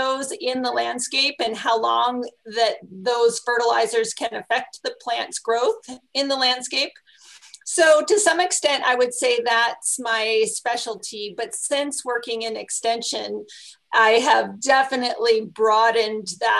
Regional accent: Ohio, United States; I am not. I am originally from Ohio and attended college in West Virginia.

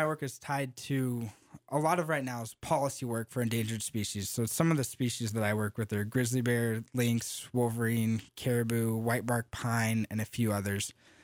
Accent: Boise, Idaho, United States; now in Sandpoint, United States; So I was born and raised in Boise.

